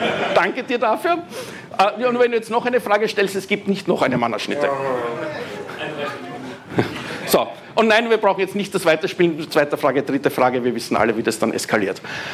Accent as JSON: {"language": "German", "region": "Vienna", "country": "Austria", "said": "Ich bin Österreicher, das hört man wahrscheinlich. Ich bin Wiener. Ich spreche relativ schnell und wahrscheinlich für euch vielleicht unverständliches Deutsch."}